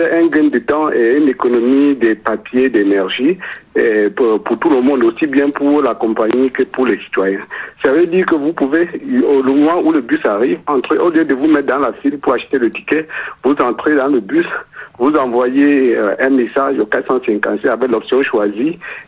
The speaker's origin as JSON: {"language": "French", "country": "Cameroon", "lives_now": "Lausanne, Switzerland", "said": "Je suis originaire du Cameroun. Alors, et je suis à Lausanne depuis déjà très longtemps"}